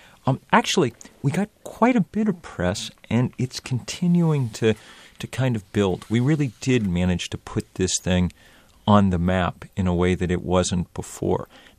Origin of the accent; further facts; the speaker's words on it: Vermont, United States; My home state of Vermont just had, as I said, because of climate change, the worst flooding we've ever experienced.